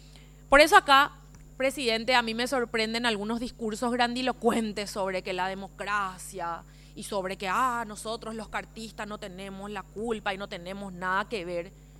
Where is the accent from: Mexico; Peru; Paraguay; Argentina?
Paraguay; yo le agradezco como paraguaya, como su compañera y como su amiga